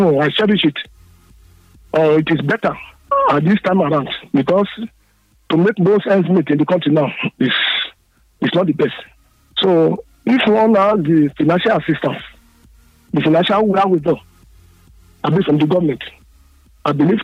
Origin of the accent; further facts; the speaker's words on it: Gashi Akoko, Nigeria; from Gashi Akoko in Akoko Northwest Local Government Area of Edo State.